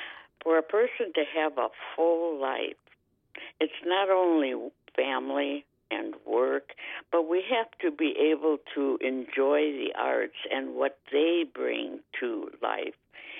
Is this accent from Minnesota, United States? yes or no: yes; Minnesota, United States; Well, I'm originally from Minnesota, South Central Minnesota, and have lived in many parts of the world since then.